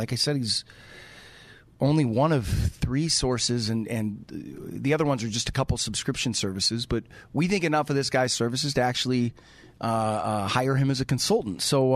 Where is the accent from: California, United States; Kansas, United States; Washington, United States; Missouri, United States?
Washington, United States; Seattle; that's the thing about growing up in Seattle, right? When it's hot in Seattle, you just automatically assume it's hot everywhere because it has to be, right?